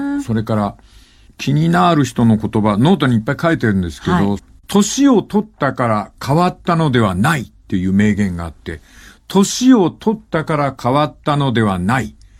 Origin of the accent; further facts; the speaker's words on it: Fukuoka, Japan; 西区の方でございます。私の実家は博多区です。